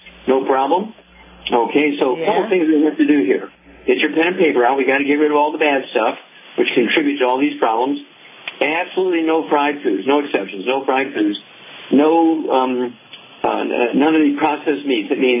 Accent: Missouri, United States; Let's go to Missouri, my home state.

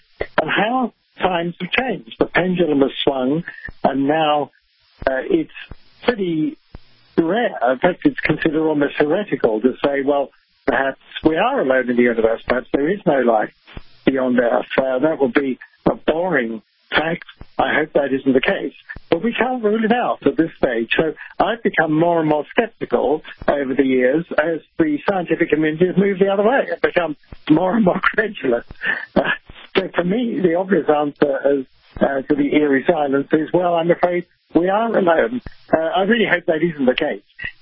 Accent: London, United Kingdom; I grew up in London just after World War II, and it was really, really boring.

